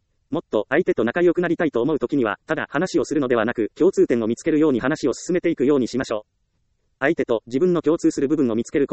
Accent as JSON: {"language": "Japanese", "region": "Ehime", "country": "Japan", "said": "私と同じ愛媛県出身に真鍋香織さんがいます。"}